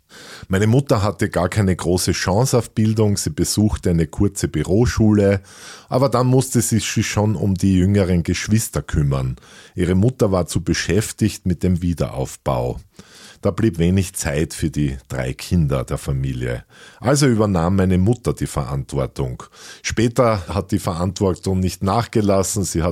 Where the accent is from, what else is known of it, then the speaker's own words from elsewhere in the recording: Graz, Styria, Austria; born there; Ich wurde 1964 in Graz geboren.